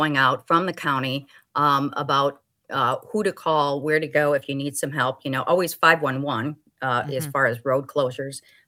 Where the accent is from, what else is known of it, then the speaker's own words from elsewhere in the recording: Shawano, Wisconsin, United States; Again, I grew up on the Wolf River in Shawano, and I've never seen anything like this.